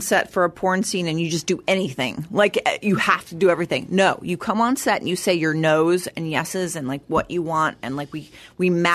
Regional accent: Long Beach, California, United States; I'm from Long Beach.

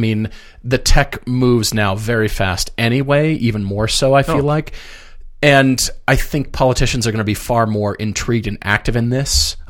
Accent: Colorado, United States; I mean, I grew up in Colorado, and I remember trying to hack the Jeep to direct the airflow onto the windshield

